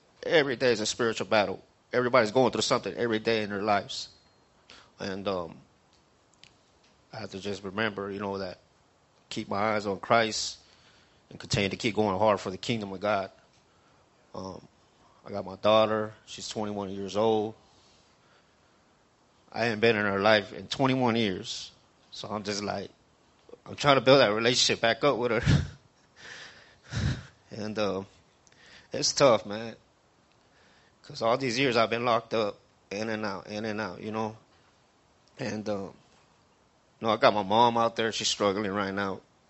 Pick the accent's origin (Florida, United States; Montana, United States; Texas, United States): Florida, United States; Sarasota; also born or lived in Miami; I'm 39 years old. I was born in Miami, but raised in Sarasota my whole life.